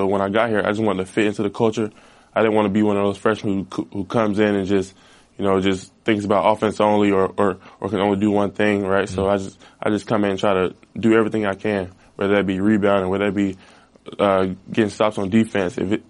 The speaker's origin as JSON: {"language": "English", "town": "Charlotte", "region": "North Carolina", "country": "United States", "said": "I'm from Charlotte. It doesn't get that hot in Charlotte."}